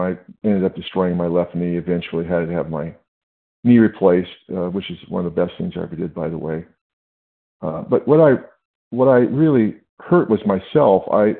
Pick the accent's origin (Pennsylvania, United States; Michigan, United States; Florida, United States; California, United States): California, United States; I'm from California.